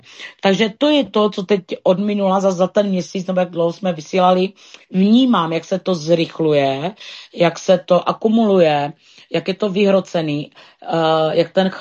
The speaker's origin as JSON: {"language": "Czech", "region": "Moravia", "country": "Czechia", "said": "což my jsme Moraváci, že, tož či jsou hody naše hody"}